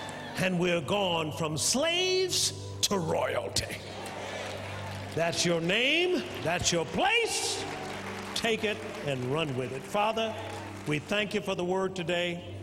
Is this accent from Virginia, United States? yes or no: no; Tuskegee, Alabama, United States; as a child, I was brought up in Alabama, in Tuskegee, and my dad and mom took me to church.